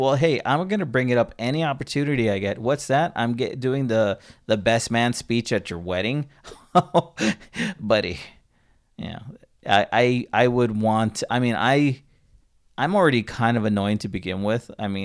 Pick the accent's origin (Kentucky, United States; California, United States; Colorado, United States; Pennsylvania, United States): California, United States; That specific voice, I'm surprised, because I grew up in the Valley and I never really heard that voice.